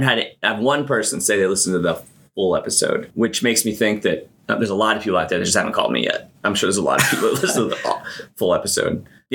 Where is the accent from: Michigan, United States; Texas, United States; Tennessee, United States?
Tennessee, United States; I grew up in East Tennessee.